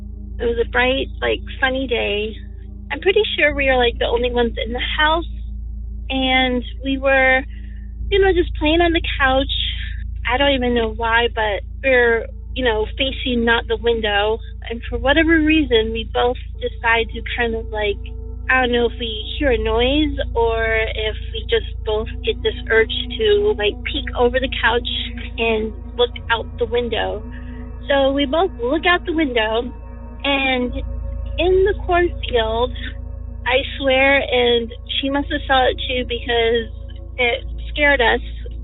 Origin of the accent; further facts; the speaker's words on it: Oregon, United States; I'm from Eastern Oregon.